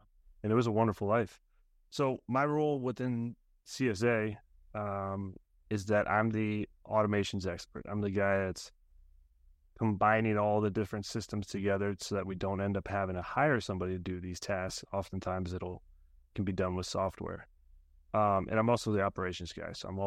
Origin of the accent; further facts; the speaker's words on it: Bethesda, Maryland, United States; But I grew up in Bethesda, Maryland, went to school up in New Hampshire for business administration